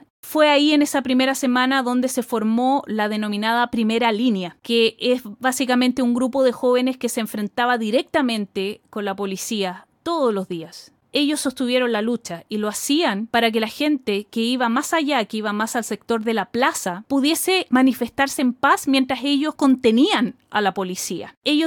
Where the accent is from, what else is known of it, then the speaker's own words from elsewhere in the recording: Chile; desembocó en un descontento absoluto ante todas las aristas prácticamente de nuestra vida como chilenos.